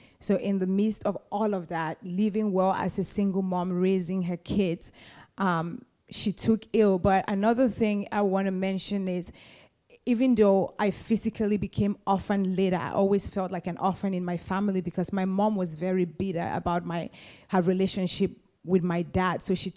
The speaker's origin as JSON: {"language": "English", "country": "Cameroon", "said": "I'm from Cameroon originally, which is in Central Africa. My family was a polygamous family"}